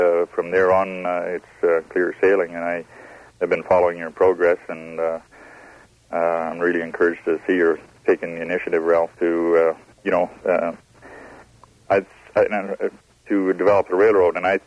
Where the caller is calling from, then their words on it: Whitehorse, Yukon, Canada; I'm calling from Whitehorse.